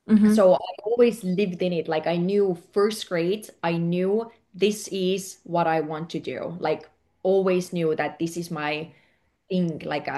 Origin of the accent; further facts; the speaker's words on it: Estonia; English is a second language; moved away; originally I'm from Estonia and I'm actually from a very similar place like you are actually describing right now. Like I grew up in a very small, like it was a village, like our town nearby had one street light.